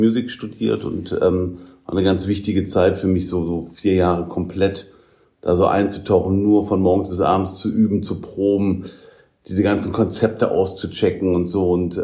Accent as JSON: {"language": "German", "town": "Düsseldorf", "region": "North Rhine-Westphalia", "country": "Germany", "tie": "born or raised there", "said": "Musiker aus Düsseldorf, geboren in Düsseldorf. Also mit 10 angefangen, Gitarre zu spielen, hier an der Clara Schumann Musikschule in Düsseldorf."}